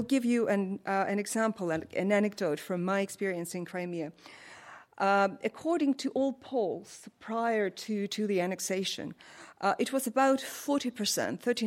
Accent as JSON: {"language": "English", "country": "Georgia", "tie": "born or raised there", "also_born_or_lived": "Moscow", "moved": "yes", "lives_now": "Belgium", "said": "Indeed, I grew up in Georgia. I lived half of my life in Moscow. I hold Russian citizenship, and I'm a resident of Belgium."}